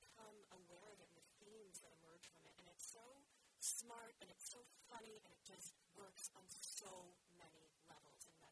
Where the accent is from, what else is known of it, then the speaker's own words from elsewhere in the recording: Montreal, Quebec, Canada; when I was a kid, I actually spent part of my childhood growing up in Montreal. And then I actually went back to Montreal to do my undergrad degree and actually stay on for another year and work and live